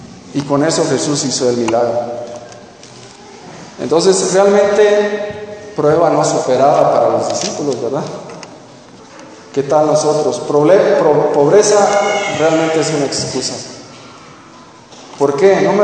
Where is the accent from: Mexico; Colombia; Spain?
Mexico; Yo creo que para nosotros, y lo digo siendo mexicano, yo creo que para nosotros como mexicanos es muy importante